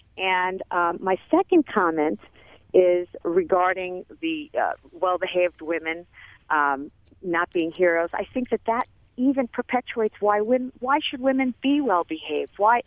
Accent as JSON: {"language": "English", "town": "Brooklyn", "region": "New York", "country": "United States", "tie": "born or raised there", "lives_now": "St. Louis, United States", "said": "and I grew up in Brooklyn, New York, in a very progressive household"}